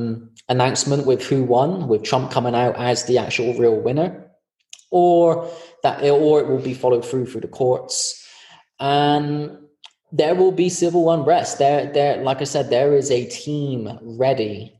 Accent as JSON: {"language": "English", "country": "United Kingdom", "said": "I don't know if it's because I'm British or just the way I am"}